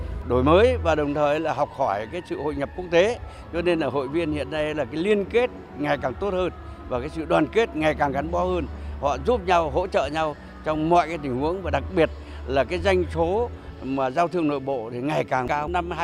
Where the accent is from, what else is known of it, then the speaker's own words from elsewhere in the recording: Thai Nguyen, Vietnam; xây dựng thành phố Thái Nguyên ngày càng giàu đẹp. Đó là quê hương mình.